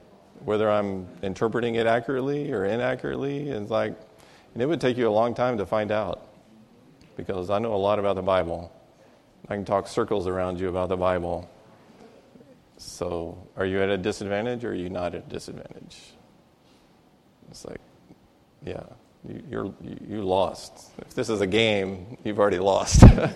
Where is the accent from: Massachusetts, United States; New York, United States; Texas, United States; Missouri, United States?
Texas, United States; I'm an American. And I have an even bigger disadvantage because I'm from Texas.